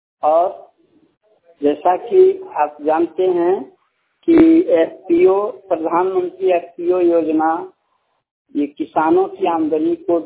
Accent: Guguldi, Bihar, India; और मैं बरहट प्रखंड अंतर्गत गुगुल्डी गांव का निवासी हूं।

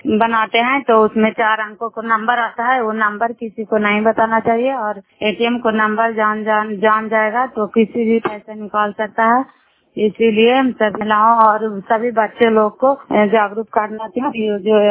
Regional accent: Bihar, India; नालंदा जिला करावला के निवासी हूँ।

